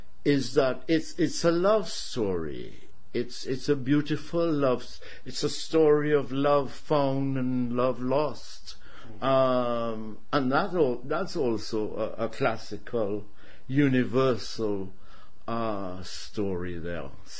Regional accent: Ireland; being Irish and not English, I think there was an element of shared history

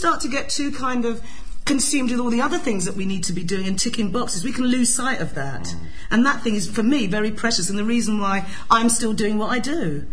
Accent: London, United Kingdom; As much as a Londoner I am, and I love it, and I always tell people I'm very proud of being a Londoner

